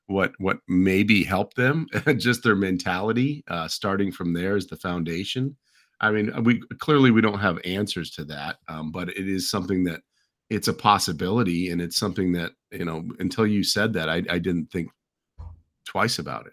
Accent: United States; when I'm obviously from the States, I think about Brett Favre.

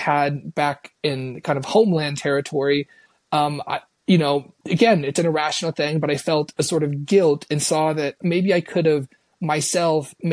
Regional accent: Kansas, United States; whatever sort of roots I have growing up in Western Kansas

